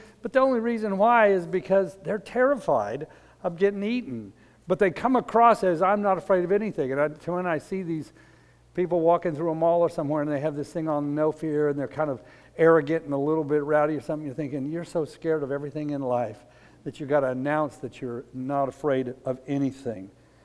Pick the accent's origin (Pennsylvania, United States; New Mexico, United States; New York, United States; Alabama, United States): New Mexico, United States; I grew up in New Mexico, that's not true anymore.